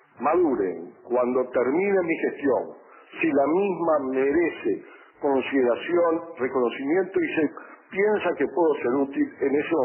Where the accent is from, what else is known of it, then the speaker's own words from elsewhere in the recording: Uruguay; sino como un uruguayo que le dieron una gran responsabilidad